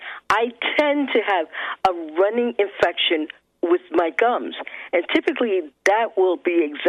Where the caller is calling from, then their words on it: New Jersey, United States; I'm calling from New Jersey, northern New Jersey.